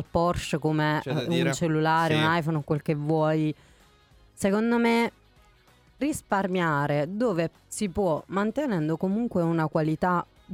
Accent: Abruzzo, Italy; accent: Abruzzese; Lo stavo dicendo in abruzzese, costa.

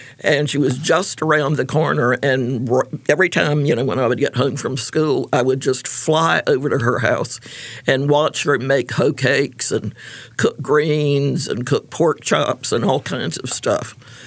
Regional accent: Raleigh, North Carolina, United States; I think it probably has to do with the fact that I was born and brought up in Raleigh

